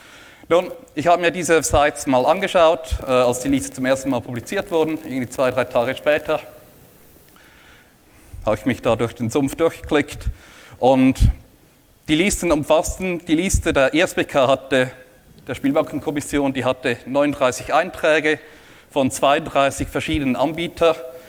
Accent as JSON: {"language": "German", "country": "Switzerland", "said": "blockierten 20% der Domains mich als Schweizer Benutzer"}